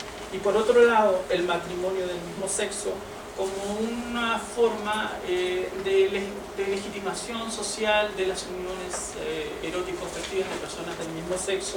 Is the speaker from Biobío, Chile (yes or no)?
yes; Concepción, Biobío, Chile; yo soy chileno, como se darán cuenta por el acento. Soy de una ciudad del sur de Chile, de Concepción. Soy homosexual.